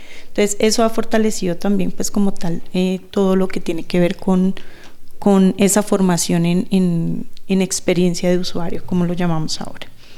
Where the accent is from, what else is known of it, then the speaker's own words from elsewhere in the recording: Piedecuesta, Santander, Colombia; soy de Santander. Uh-huh. Específicamente me crié en un pueblo llamado Piedecuesta, que queda muy cerca de Bucaramanga, pero pues es un pueblo bastante acogedor